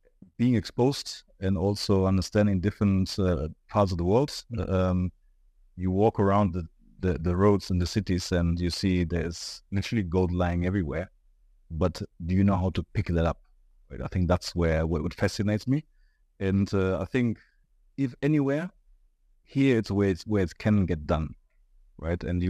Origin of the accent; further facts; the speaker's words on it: Germany; English is a second language; moved away as an adult; So I'm originally German. And my first touch point with Africa was in 2010. That's when I first moved to Africa.